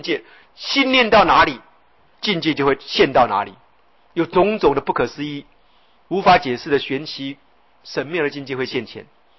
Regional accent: Taiwan; born there; 我们从出生就同生一个，我们有个共业处。什么处？我们生在台湾，都送国语文的教育，对不对？

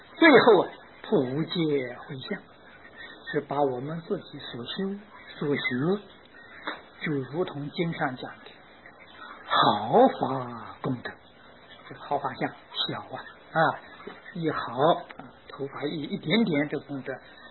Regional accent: China; 所以我们中国人讲孝，孝底下也讲顺，不顺呢就不算。

